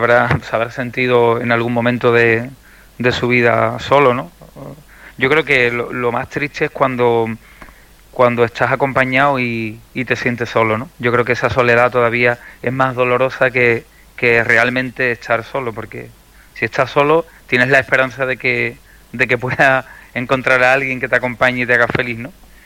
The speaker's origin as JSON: {"language": "Spanish", "town": "Algeciras", "region": "Andalusia", "country": "Spain", "tie": "born or raised there", "said": "también soy pregonero de mi tierra, de Algeciras, pregonero del carnaval"}